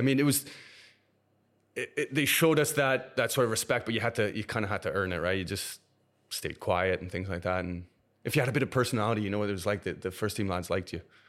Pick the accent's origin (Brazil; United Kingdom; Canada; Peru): Canada; moved away; I wasn't supposed to play for Newcastle. I was fucking from Canada, right?